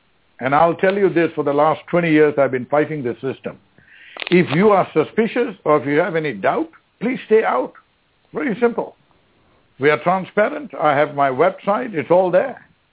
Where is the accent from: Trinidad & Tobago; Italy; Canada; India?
India; now in United States; I'm an Indian, full-blooded Indian, FBI. My father and mother are from India.